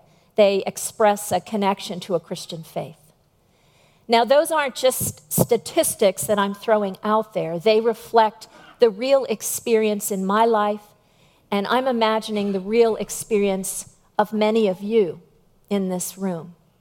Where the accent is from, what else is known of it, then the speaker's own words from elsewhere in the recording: Pittsburgh, Pennsylvania, United States; moved away as an adult; Bill and I moved here from Pittsburgh 2.5 years ago, so I hope you won't hold that against me. But what I will tell you is that we absolutely love it here. Bill returned home to Virginia, and for me, it's the first time I've ever lived anywhere but Pittsburgh.